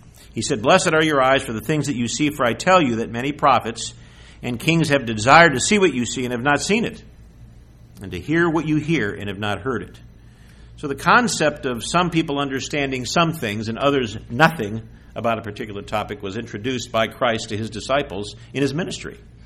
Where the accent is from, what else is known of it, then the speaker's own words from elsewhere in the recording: Detroit, Michigan, United States; I mean, I grew up in Detroit.